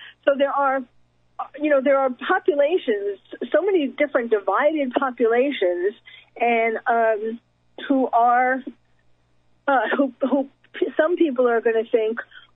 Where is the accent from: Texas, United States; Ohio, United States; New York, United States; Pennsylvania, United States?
New York, United States; now in California, United States; I'm from New York, by the way, but I moved to California